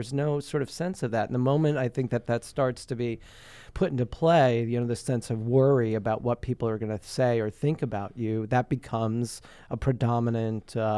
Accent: Long Island, New York, United States; So, if there was a hurricane, I came from Long Island.

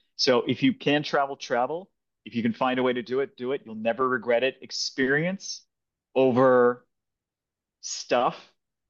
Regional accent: Kansas City, Missouri, United States; also born or lived in India; So growing up, I grew up in Kansas City when I was

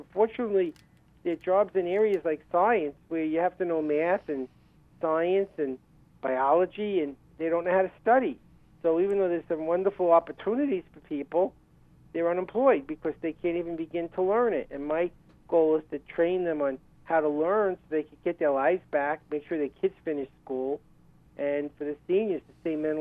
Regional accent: Brooklyn, New York, United States; now in Texas, United States; You know, or I grew up in Brooklyn, we pronounce this word dog. Here in Texas, it's a dog.

